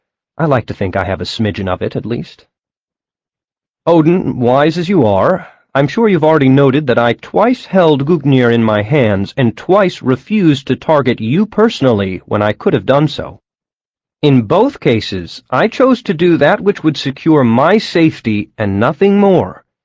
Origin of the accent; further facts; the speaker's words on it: Ireland; I don't say that just because I'm Irish.